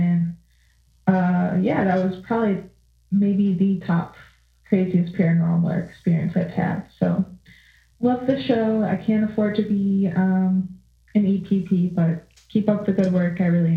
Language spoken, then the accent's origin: English; Cary, Illinois, United States; I'm from Cary, Illinois.